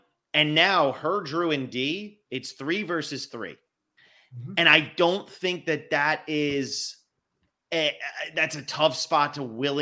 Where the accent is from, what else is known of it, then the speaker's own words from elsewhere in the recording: New Jersey, United States; I'm from New Jersey. Yeah, I'm from New Jersey